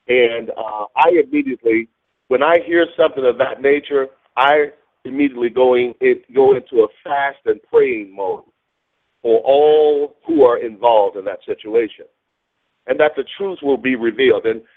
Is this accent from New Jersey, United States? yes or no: no; Wichita Falls, Texas, United States; we go next week to my hometown of Wichita Falls, Texas